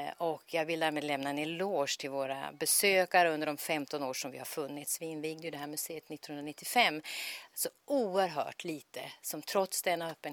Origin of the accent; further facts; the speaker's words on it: Norrland, Sweden; som norrlänning kan jag säga, det här är det tystaste stället jag har hittat i Skåne